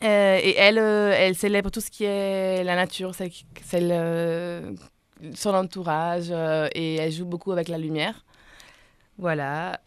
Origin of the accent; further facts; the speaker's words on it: Switzerland; moved away; quand j'habitais encore en Suisse. Je suis suisse d'origine.